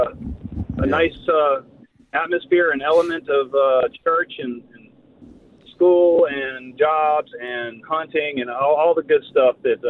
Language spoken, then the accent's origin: English; Houston, Texas, United States; now in Huntsville, United States; I'm actually in Huntsville, and I grew up in Houston, which is Rocket Town.